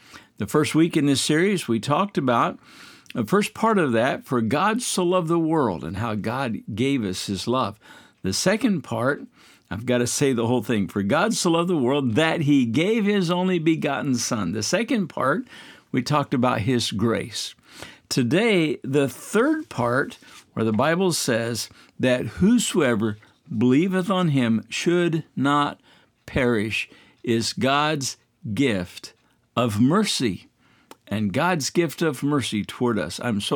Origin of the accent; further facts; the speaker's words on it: Midwest, United States; one of my favorite memories growing up in the Midwest is going out in the cold